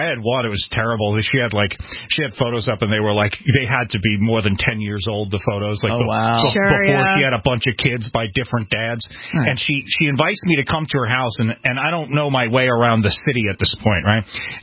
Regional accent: New York, United States; You would go to, a New York chat room. I'm from New York, obviously. And so, they had New York or Long Island chat rooms.

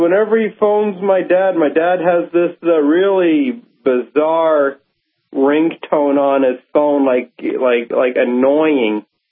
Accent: Canada; now in United States; I'm originally from Canada, and I got into the investment banking into the States.

